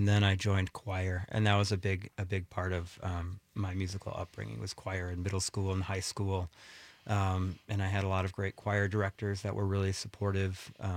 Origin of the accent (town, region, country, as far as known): Milwaukee, Wisconsin, United States; born or raised there